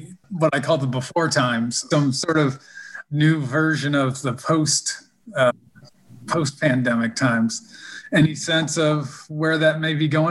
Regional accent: Chicago, Illinois, United States; now in Springfield, United States; I'm not a native. I'm from Chicago originally. My sister helped recruit me down here.

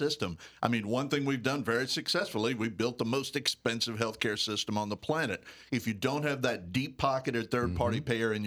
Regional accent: Morgan City, Louisiana, United States; I'm a native. I was born in Morgan City, God help me, and I'm still moving forward here in Louisiana, and I love this state

